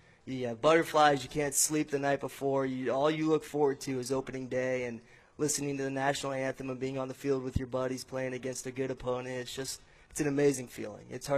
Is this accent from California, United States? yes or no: yes; California, United States; I mean, I grew up in Orange County